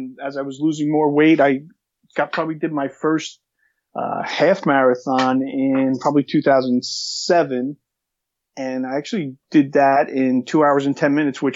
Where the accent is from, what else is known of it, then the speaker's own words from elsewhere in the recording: New Jersey, United States; So, okay, where I'm from Jersey. I turned 50 in November. Been living in New Jersey my whole life